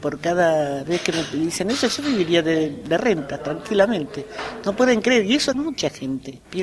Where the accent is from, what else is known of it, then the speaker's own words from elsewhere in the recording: Argentina; Yo no tengo por qué decir que soy argentina